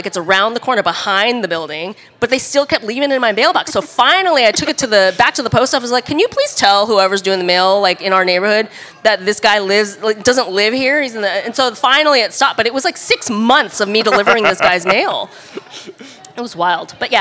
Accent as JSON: {"language": "English", "country": "United States", "tie": "born or raised there", "said": "I thought that I would relate to the Czech people on the basis of the fact that they're white and I grew up in America."}